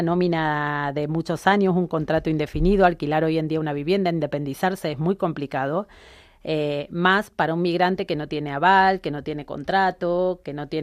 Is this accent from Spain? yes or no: no; Argentina; moved away as an adult; Yo también soy migrante, soy argentina. Cuando llegué aquí hace 22 años ya, no pasaba esto.